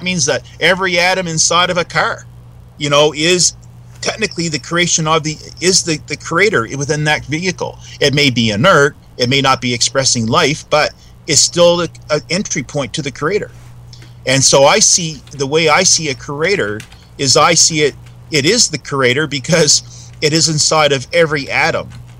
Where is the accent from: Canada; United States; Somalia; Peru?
Canada; Well, actually, I'm from Canada, yes. I'm Canadian.